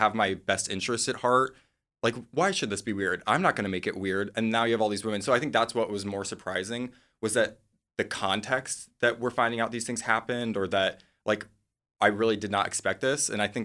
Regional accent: Midwest, United States; No, but to me, like, I'm from the Midwest, you see it from the outside, and it's all very sparkly and exciting.

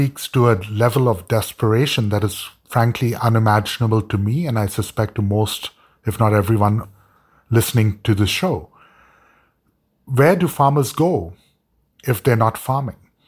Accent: India; now in United States; I joke when I teach at Georgetown with my students that as an Indian, I sometimes think of, you know, the great agricultural states of America

